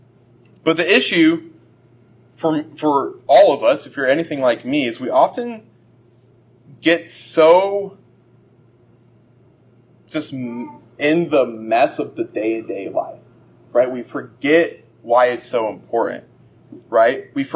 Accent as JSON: {"language": "English", "region": "Colorado", "country": "United States", "lives_now": "Michigan, United States", "said": "You know, now, I'm from Colorado, and we see the sun actually quite often."}